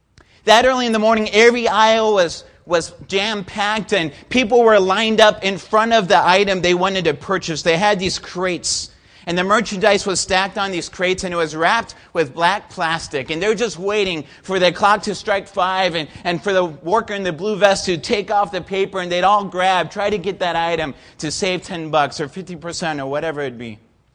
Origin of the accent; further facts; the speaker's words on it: Mexico; And because I grew up in Mexico, I love Mexican food.